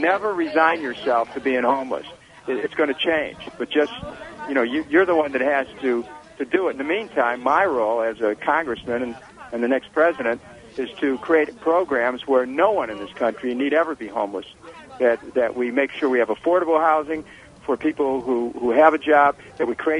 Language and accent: English; Cleveland, Ohio, United States; when I was growing up in Cleveland, I grew up the oldest of seven. My parents never owned a home, and by the time I was 17, as we kept moving, we lived in 21 different places, including a couple cars.